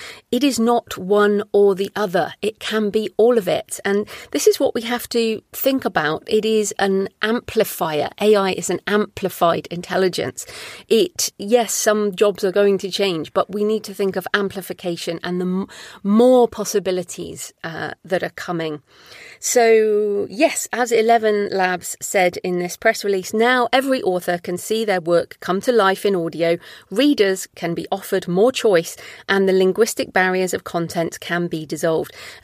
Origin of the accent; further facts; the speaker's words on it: United Kingdom; things I've narrated as a human narrator, as a British woman, I would love to have in other voices